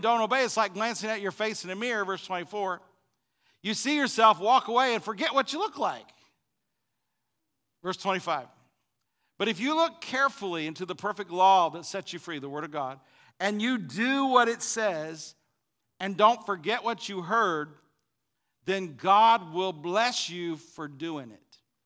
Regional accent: Illinois, United States; I grew up in Illinois, and during the winter, it could get very cold. So let's say it's January, and we lived on this blacktop road in the middle of the country, surrounded by cornfields

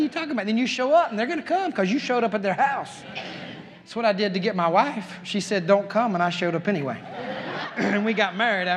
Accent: Claxton, Georgia, United States; "Drill Sergeant, I'm from Claxton, Georgia, the fruitcake capital of the world, Drill Sergeant."

